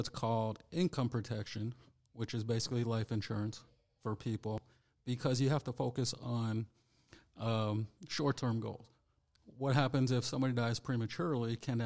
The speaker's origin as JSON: {"language": "English", "region": "Pennsylvania", "country": "United States", "tie": "born or raised there", "said": "Pennsylvania"}